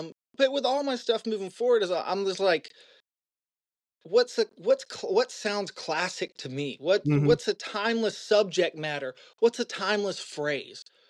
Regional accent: Atlanta, Georgia, United States; Yeah, and I grew up in Atlanta in the '90s, man.

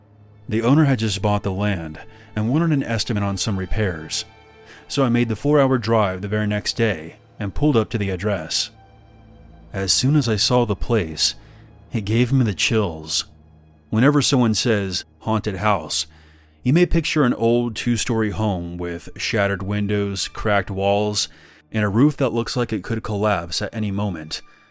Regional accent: Mexico City, Mexico; now in Texas, United States; I grew up in Mexico City and relocated to Texas in 1998, where I got a job remodeling houses.

